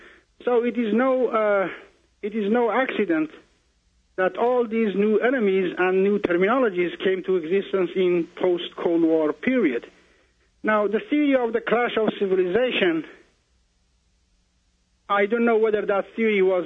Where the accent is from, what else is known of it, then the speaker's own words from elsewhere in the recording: Kurdistan, Iran; You know, I'm not very young. I remember growing up in Kurdistan, Iran, 50 years ago